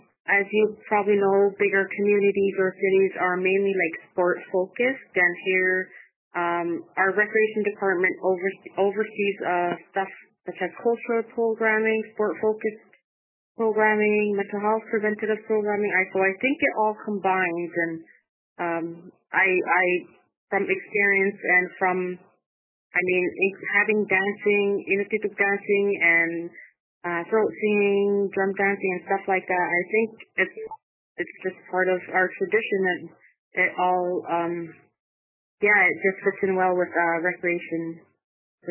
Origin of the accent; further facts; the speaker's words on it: Kinngait, Nunavut, Canada; I'm from Skingnet Nunavut, formerly known as Cape Dorset.